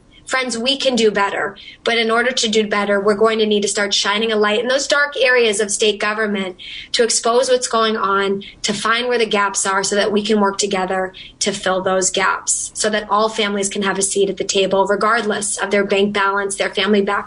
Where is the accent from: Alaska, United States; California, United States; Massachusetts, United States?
Massachusetts, United States; Look, I come from the Merrimack Valley. We're on the New Hampshire border. I represent a lot of communities that are right on that border.